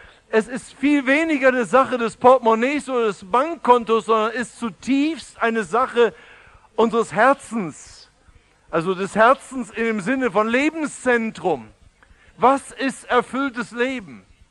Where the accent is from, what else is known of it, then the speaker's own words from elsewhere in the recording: Baden-Württemberg, Germany; Wir sind Badener.